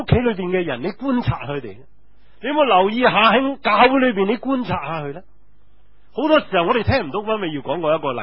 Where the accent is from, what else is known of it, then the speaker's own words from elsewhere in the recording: Guangdong, China; 佢对我哋广东人都唔系几客气